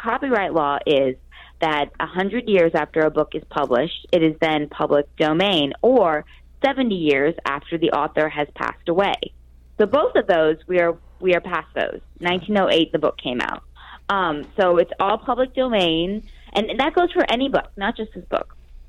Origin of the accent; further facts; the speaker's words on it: United States; And the blessing of Canadians, because I'm an American.